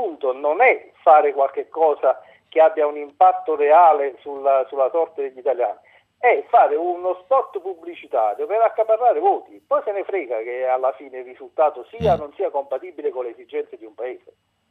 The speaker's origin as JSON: {"language": "Italian", "town": "Naples", "region": "Campania", "country": "Italy", "said": "io da napoletano"}